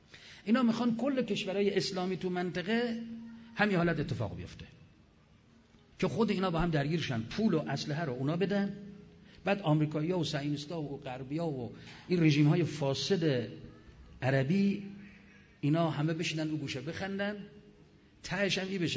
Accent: Iran; ما ایرانی هستیم، اما ایرانی مسلمانیم

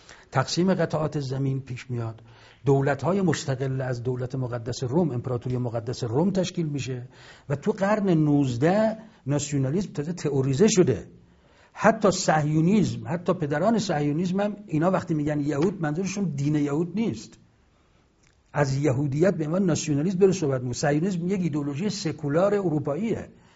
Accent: Iran

